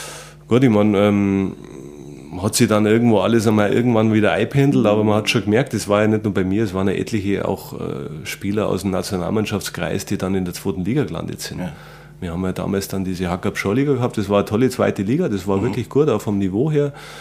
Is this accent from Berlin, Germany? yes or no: no; Landsberg am Lech, Bavaria, Germany; wollte ich verbinden mit Landsberg nochmal zurück in meine Heimatstadt, da nochmal ein, zwei Jahre vielleicht zu spielen